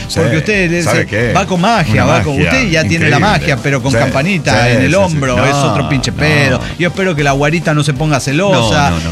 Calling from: Guanajuato, Mexico; de Guanajuato

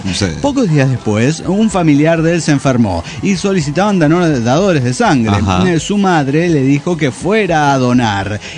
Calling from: Coahuila, Mexico; Desde Salta Río, Coahuila.

